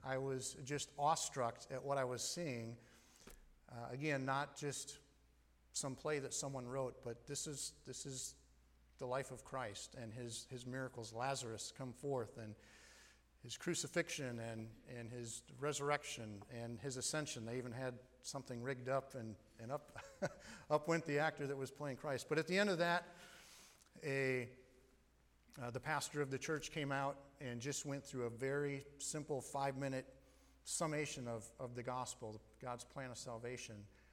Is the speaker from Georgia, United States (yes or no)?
no; St. Paul, Minnesota, United States; I grew up in St. Paul. My wife, Katie, over there, and I both St. Paul natives.